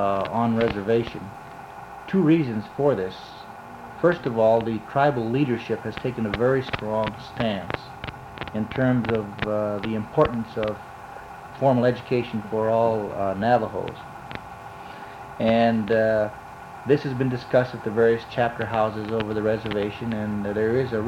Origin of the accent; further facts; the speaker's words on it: Gallup, New Mexico, United States; Actually, during the time that I grew up in Gallup